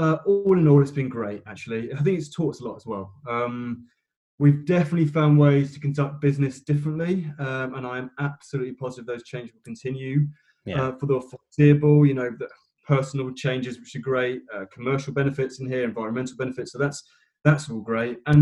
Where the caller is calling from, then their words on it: East of England, United Kingdom; I am calling in from my living room in sunny Bedfordshire, where, to be honest, I've been sat for the last 10 weeks, largely hiding from the children, to be honest.